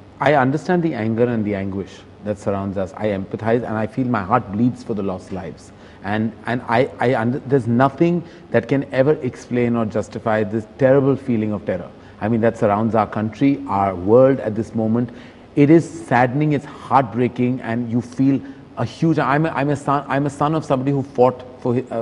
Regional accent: India; I do, as an Indian citizen, I completely do.

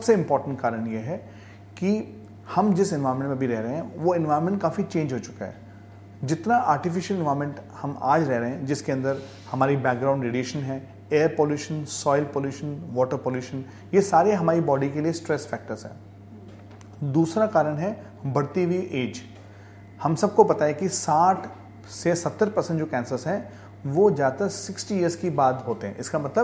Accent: Rajasthan, India; और मैं खुद राजस्थान से बिलोंग करता हूँ

